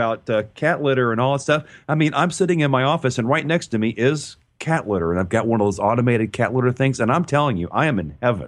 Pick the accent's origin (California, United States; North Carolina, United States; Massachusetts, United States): North Carolina, United States; I'm from North Carolina. I live in Burlington, North Carolina.